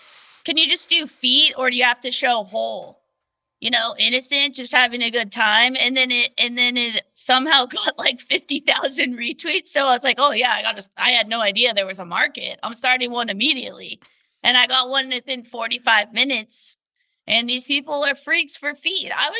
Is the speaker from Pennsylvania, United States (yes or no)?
no; California, United States; I grew up in Orange County.